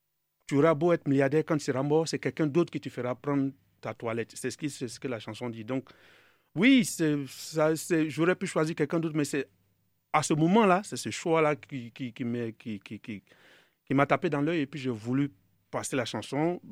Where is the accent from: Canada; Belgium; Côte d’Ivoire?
Côte d’Ivoire; now in Benin; Mais je venais de la Côte d'Ivoire, j'arrivais au Bénin, c'était pas forcément la même chose.